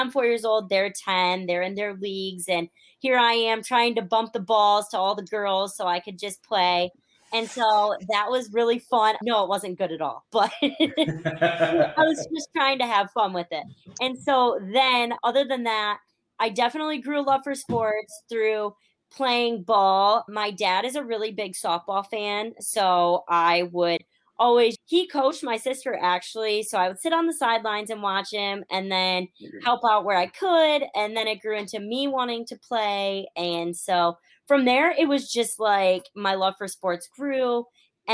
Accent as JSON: {"language": "English", "town": "Erie", "region": "Michigan", "country": "United States", "said": "I am from Erie, Michigan. It's a little small town outside of Toledo, Ohio, right on the border."}